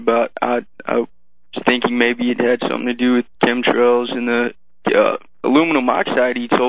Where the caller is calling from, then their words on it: Missouri, United States; Missouri.